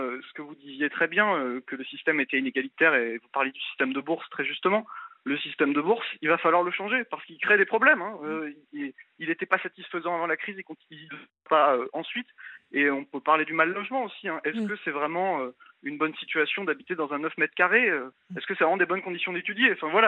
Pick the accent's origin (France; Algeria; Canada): France; Brittany; On n'en a heureusement pas eu chez nous en Bretagne